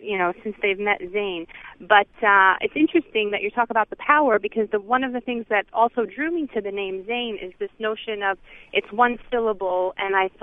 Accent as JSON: {"language": "English", "country": "Palestine", "said": "I'm Palestinian."}